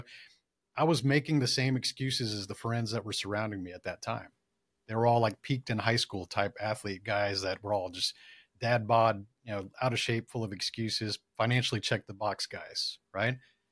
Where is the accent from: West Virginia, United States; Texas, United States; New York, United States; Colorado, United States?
Texas, United States; Just like I have, I'm from Texas.